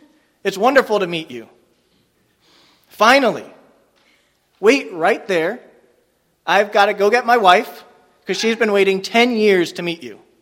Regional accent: Harmony Township, New Jersey, United States; I'm from Harmony Township, Phillipsburg area, so all the way out west to the Pennsylvania border.

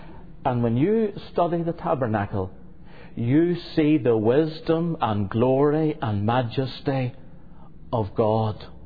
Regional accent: Northern Ireland, United Kingdom; I am from Northern Ireland studying in the Missionary Institute.

